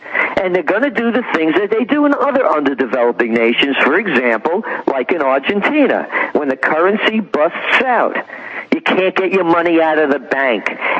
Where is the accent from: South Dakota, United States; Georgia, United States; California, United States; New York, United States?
New York, United States; Bronx; I grew up in the Bronx.